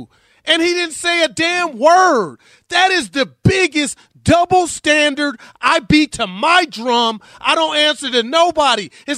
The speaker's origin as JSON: {"language": "English", "region": "California", "country": "United States", "said": "and I love the Bay. You know, I'm from the Yay."}